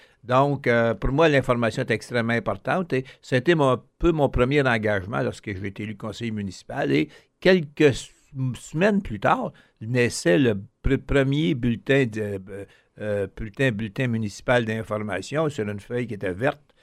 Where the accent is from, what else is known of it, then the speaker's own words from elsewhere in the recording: Bécancour, Quebec, Canada; Bien, je suis né à Bécancour, dans le Bécancour original.